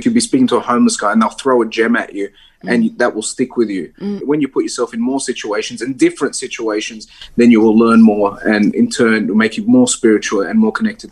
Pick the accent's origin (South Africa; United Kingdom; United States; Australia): Australia; Sydney, New South Wales; I mean, I was brought up in Redfern, and you know, I'm not a posh guy.